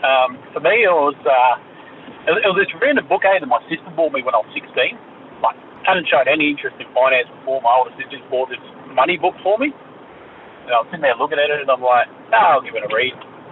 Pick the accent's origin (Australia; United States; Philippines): Australia; Tamworth, New South Wales; I grew up in Tamworth with the Gummeroy fellas.